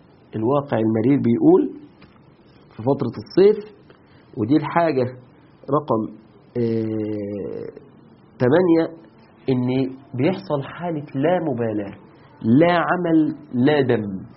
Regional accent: Egypt; عندنا في مصر ما شاء الله ما شاء الله، علشان يعني نفتخر ان احنا بنضيع شباب وبنات البلد

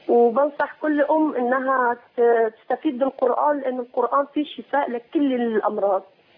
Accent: Algeria; now in Syria; احنا من الجزائر عايشين بسوريا

